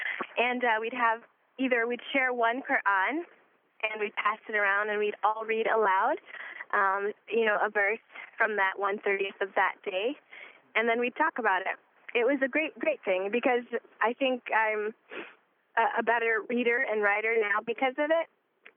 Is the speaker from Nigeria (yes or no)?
no; Ann Arbor, Michigan, United States; I'm from Ann Arbor, Michigan.